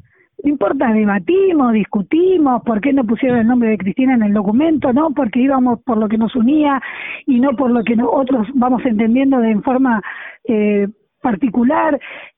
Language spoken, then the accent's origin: Spanish; Argentina; los temas que preocupan, que nos preocupan como argentinos